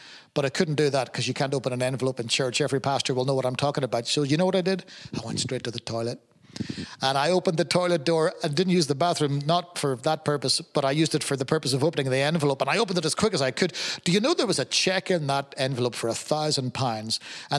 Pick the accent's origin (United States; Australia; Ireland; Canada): Ireland; And of course, being Irish, I liked them.